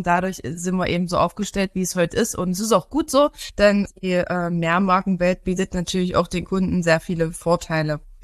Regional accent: Dessau-Roßlau, Saxony-Anhalt, Germany; Ich bin 39 Jahre jung. Ich stamme aus Sachsen-Anhalt, aus dem Ort Dessau-Roßlau

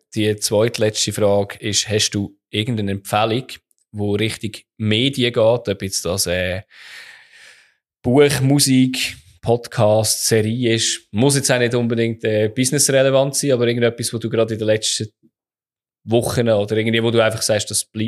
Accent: Switzerland; ich glaube, das ist nicht nur bei uns in der Schweiz so, aber wir sind noch prädestiniert dazu, weil wir auch ein bisschen ein zurückhaltendes Volk sind aus meiner Sicht.

